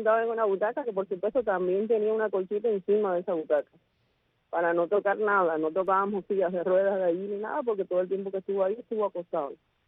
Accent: Cuba; cómo somos los cubanos

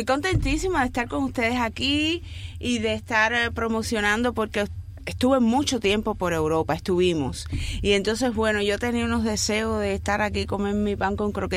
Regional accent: Cuba; las personas con las que yo crecí y me crié en Cuba.

